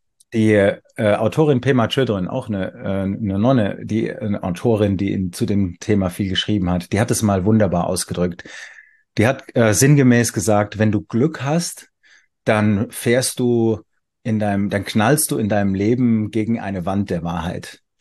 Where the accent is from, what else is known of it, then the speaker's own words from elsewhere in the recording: Weinheim, Baden-Württemberg, Germany; born there; Ich wohne wieder in meiner Geburtsstadt Weinheim, dem ich eine ganze Weile in der Welt unterwegs war.